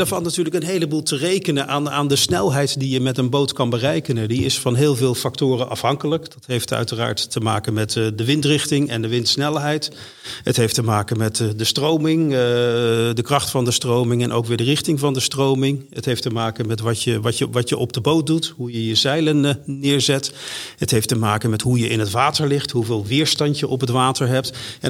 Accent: Netherlands; Alhoewel we daar ook wel eens goed van geprofiteerd hebben als Nederlanders.

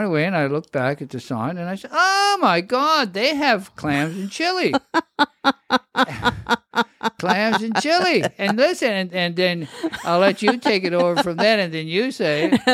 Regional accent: Montreal, Quebec, Canada; because I've been surrounded by French my entire life. I mean, it's ridiculous. I grew up in Montreal.

